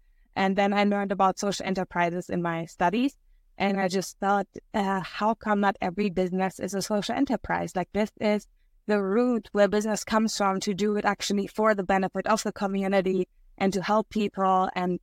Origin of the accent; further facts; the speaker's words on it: Germany; moved away as an adult; now in Vancouver, California, United States; So I'm originally from Germany and I came here in 2015.